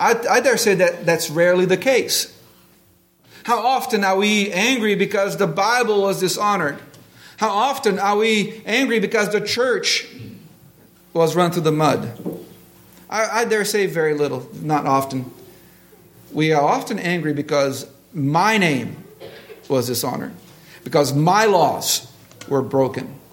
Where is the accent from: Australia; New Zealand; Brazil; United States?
Brazil; I've seen it growing up in Brazil